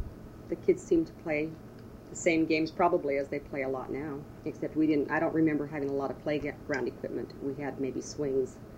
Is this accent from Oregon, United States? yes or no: no; Rock Springs, Wyoming, United States; I was born here in Rock Springs in 1937 at the old hospital up on C Street.